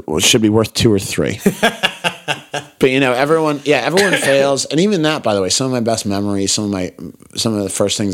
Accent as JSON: {"language": "English", "country": "United States", "said": "I'm an American, man."}